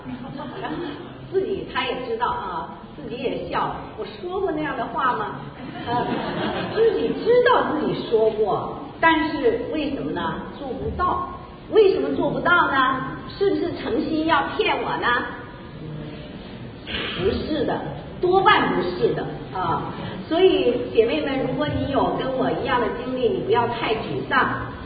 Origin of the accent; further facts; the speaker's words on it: China; now in United States; 那我们是从国内来的，我们在国内哈、啊，我们很早接触到啊，没有机会听啊。